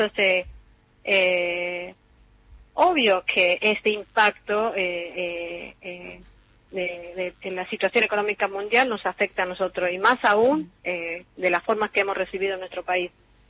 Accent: Argentina

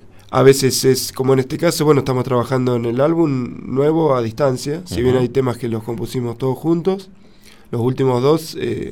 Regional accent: Lincoln, Buenos Aires Province, Argentina; Estoy hablando de allá de la ciudad de Lincoln, que es de donde somos nosotros, provincia de Buenos Aires.

